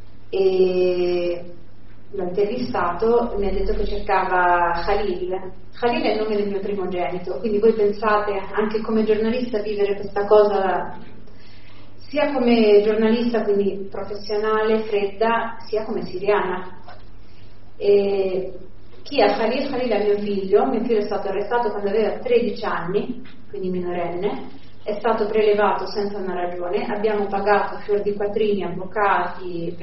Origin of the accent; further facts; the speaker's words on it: Ancona, Marche, Italy; born there; per fortuna io sono nata in Ancona